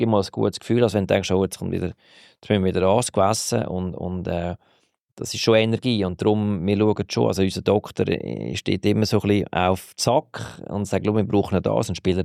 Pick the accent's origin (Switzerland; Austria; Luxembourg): Switzerland; wir Schweizer sind da relativ flexibel und einfach im Handling.